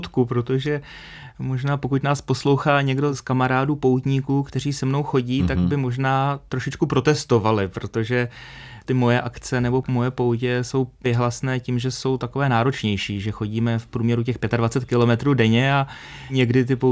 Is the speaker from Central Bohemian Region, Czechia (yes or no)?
no; Dvůr Králové nad Labem, Hradec Králové Region, Czechia; v roce 2013 jsem vyrazil ze Dvora Králové z domova na Velehrad